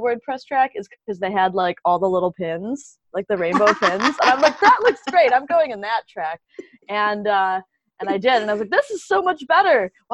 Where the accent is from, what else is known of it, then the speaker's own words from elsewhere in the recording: Minneapolis, Minnesota, United States; In fact, we just wrapped up WordCamp Minneapolis, my hometown WordCamp, this past weekend.